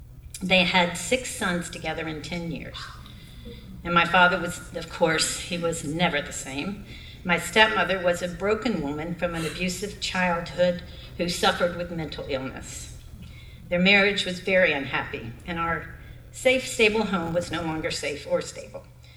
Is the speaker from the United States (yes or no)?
yes; Sebring, Florida, United States; I have lived in Sebring almost my entire life.